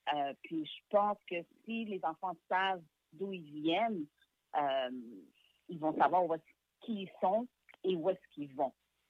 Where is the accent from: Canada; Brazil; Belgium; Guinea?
Canada; Quebec; Je renie aucunement le fait que j'ai grandi au Québec.